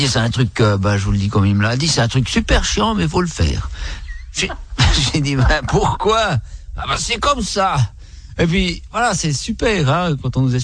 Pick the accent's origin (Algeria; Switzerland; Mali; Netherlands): Switzerland; German-speaking Switzerland; born there; Ma maman est espagnole, et puis tout ça. Et puis, je suis né en Suisse allemande.